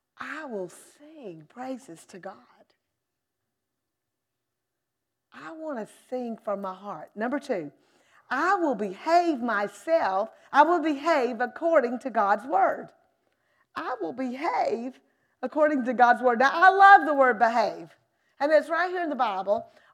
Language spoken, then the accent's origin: English; Alabama, United States; now in Raleigh, United States; Well, I grew up in Southern Alabama. And we used words like, for a shovel, we called it a scoop.